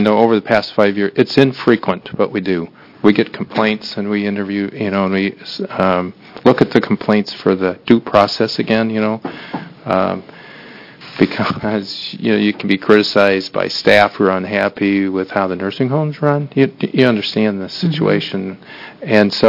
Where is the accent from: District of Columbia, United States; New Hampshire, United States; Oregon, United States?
Oregon, United States; Eugene; I'm a physician from Eugene, Oregon.